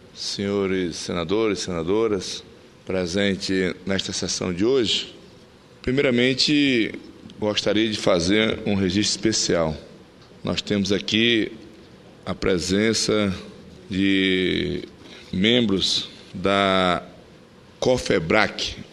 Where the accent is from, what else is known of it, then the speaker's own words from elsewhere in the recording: Brazil; o bairro 6 de Agosto, que é o bairro onde eu nasci, me criei, né?